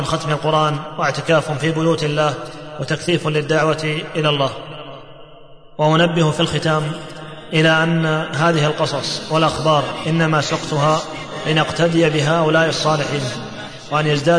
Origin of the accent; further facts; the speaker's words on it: Mecca, Makkah Province, Saudi Arabia; فلما تعرفنا على بعض وذكرت لهم اسمي وأني من مكة